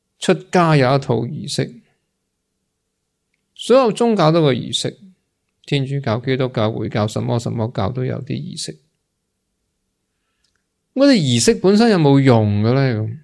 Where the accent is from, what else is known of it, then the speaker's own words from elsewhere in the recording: China; 通常一般人，我哋中国人就啊，佢作咗好多业啊